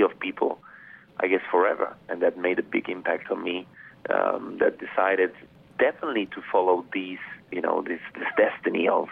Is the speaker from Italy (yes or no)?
yes; Italy; also born or lived in Vienna, Austria; I speak German because I was born in Vienna. I speak Italian because my parents are from Naples and I lived in Italy. I was brought up there and spoke it at home as well, English, French, and Spanish in school.